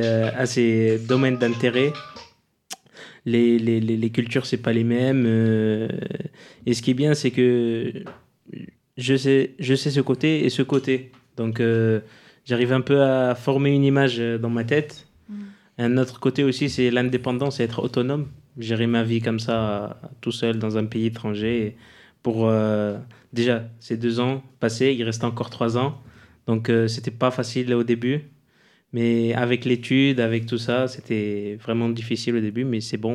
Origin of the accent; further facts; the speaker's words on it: Egypt; now in France; Parce que chez nous, en Égypte, c'est pas le cas. Moi, pour venir en France, personne ne m'a aidé